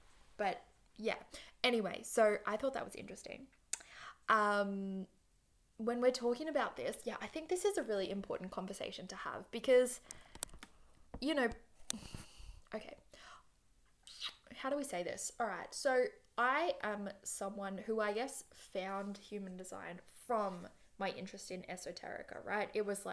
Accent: Australia; accent: Australian; If it's pronunciation, can we just assume that is because my Australian accent, as much as I prefer like to think that I am cultured, more cultured than other Australian accenters, I'm not.

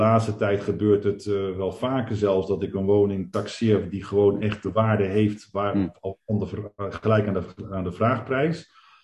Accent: Netherlands; Nou ja, wij als Nederlanders zijn dat inderdaad niet gewend.

